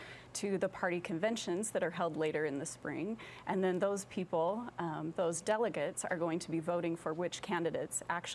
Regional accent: Utah, United States; So personally, I grew up in Utah and after finishing college, I moved out of state for several years and then came back.

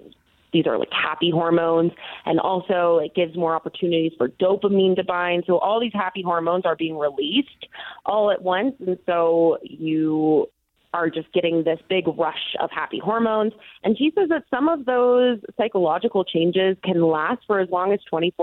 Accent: Florida, United States; I'm from Florida, so dealing with cold winters, cold, gloomy winters was new for me.

